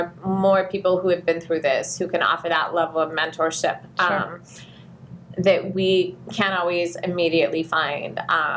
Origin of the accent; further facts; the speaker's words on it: Portland, Oregon, United States; One of the things, I grew up in Portland. I've moved away several times, but this is my city. This is my home.